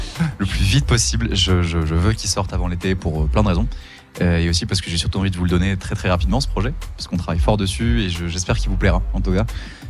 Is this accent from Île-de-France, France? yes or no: no; Pau, Nouvelle-Aquitaine, France; moi, je suis né à Pau, j'ai grandi à Pau, j'ai passé toute ma vie à Pau